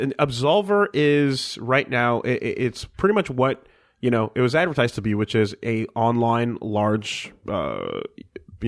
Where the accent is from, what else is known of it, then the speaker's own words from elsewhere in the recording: Canada; We're Canadian, man. What the fuck do we know?